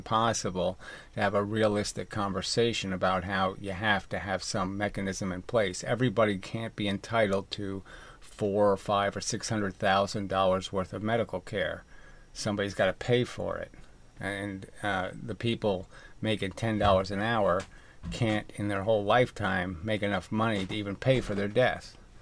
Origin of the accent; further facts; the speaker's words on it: Louisiana, United States; I grew up in Louisiana, though. And a lot of nature down there.